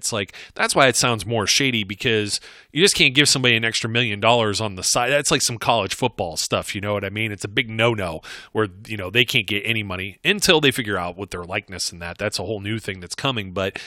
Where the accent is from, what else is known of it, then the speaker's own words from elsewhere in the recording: Ohio, United States; born and raised in Ohio myself, and my mom speaks yinzer, fluent yinzer. It's something that comes – we're like 10 minutes from the Pennsylvania state line.